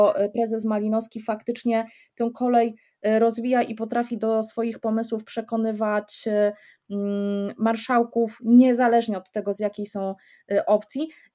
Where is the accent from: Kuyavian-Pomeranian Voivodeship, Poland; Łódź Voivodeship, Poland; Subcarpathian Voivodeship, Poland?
Łódź Voivodeship, Poland; też pochodzę z województwa łódzkiego